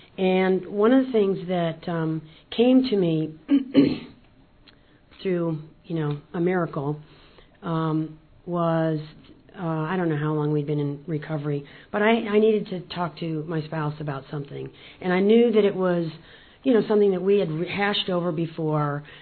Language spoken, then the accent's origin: English; Asheville, North Carolina, United States; I'm from Asheville, North Carolina.